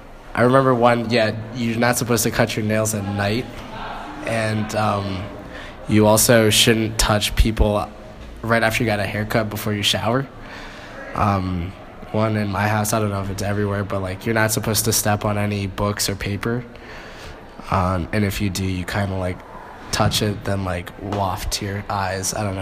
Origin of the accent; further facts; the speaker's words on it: West Windsor, New Jersey, United States; Oh, I'm from New Jersey, West Windsor.